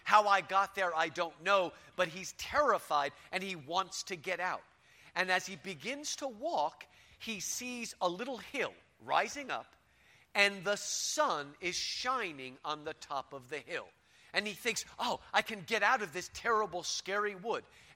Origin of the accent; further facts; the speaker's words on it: Houston, Texas, United States; I'm from Houston, Texas.